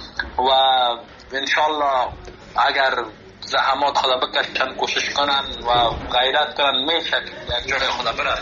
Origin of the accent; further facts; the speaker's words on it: Afghanistan; من به خودم به یک جوان افغان که از افغانستان آمدم